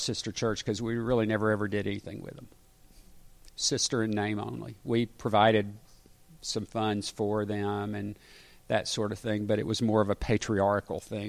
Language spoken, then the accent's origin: English; the South, United States; I grew up in the South, and in the time when I was growing up in the South, you didn't have mixed congregations.